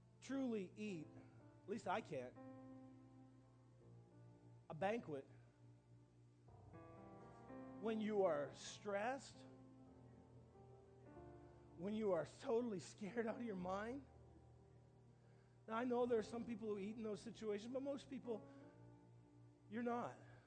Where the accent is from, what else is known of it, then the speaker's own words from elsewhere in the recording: the Maritimes, Canada; because I'm from the Maritimes